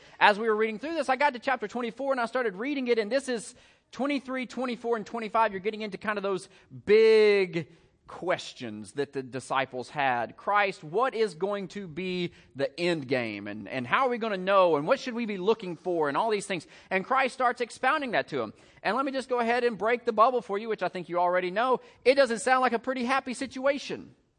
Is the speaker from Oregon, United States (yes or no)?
no; Jasper, Alabama, United States; I'm from Jasper, Alabama.